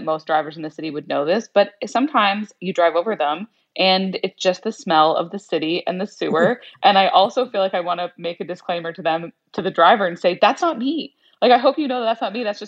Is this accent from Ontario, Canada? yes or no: yes; Toronto, Ontario, Canada; I'm from Toronto and I love Toronto.